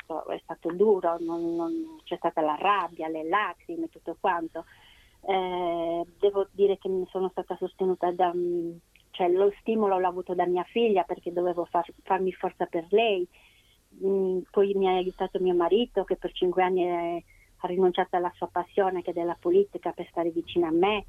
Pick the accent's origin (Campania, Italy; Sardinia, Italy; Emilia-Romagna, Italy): Sardinia, Italy; Nurri; now in Isili, Italy; Allora, io sono di Nurri, ma abito a Isili da 18 anni.